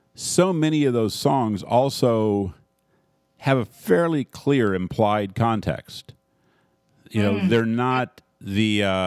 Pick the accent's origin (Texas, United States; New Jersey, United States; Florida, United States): Texas, United States; Houston; certainly growing up in Houston didn't grow up with knowing what chestnuts were.